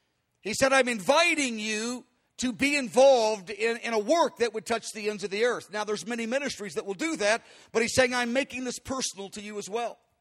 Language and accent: English; Kansas City, Missouri, United States; also born or lived in St. Louis; because I grew up in Kansas City. I was here 20 years and then St. Louis for 7.